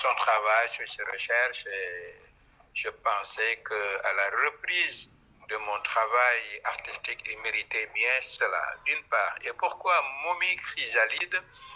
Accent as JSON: {"language": "French", "region": "Dakar", "country": "Senegal", "tie": "born or raised there", "said": "Je suis né à Dakar, j'y vis, j'y travaille. J'ai grandi, j'ai fait des études supérieures, notamment à l'Université de Dakar"}